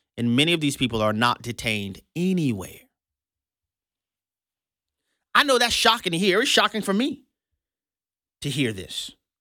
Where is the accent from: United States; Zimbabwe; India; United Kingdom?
United States; New Orleans, Louisiana; including a port in my hometown in New Orleans, Louisiana.